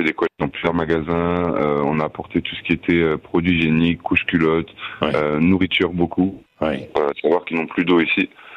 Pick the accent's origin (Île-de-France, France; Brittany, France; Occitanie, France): Occitanie, France; Le Boulou; Alors moi, je suis du Boulou et je suis parti de Perpignan.